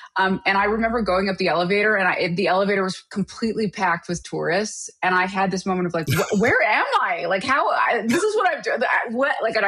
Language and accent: English; Montreal, Quebec, Canada; I grew up in Montreal. So Montreal is a very different place than the rest of Canada. It looks very different, and the feel is very different because of the politics and language there.